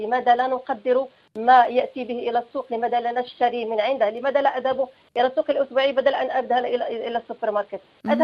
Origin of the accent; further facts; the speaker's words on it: Morocco; مثلا عندنا في المغرب سنجد أن الخضار الموسمية في الشتاء